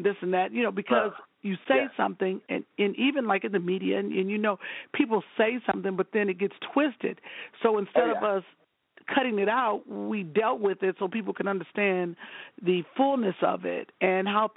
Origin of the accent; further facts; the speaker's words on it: Cleveland, Ohio, United States; You know, I remember growing up in Cleveland, and my neighbor, Miss Weaver, she would, you know, we'd come home from school.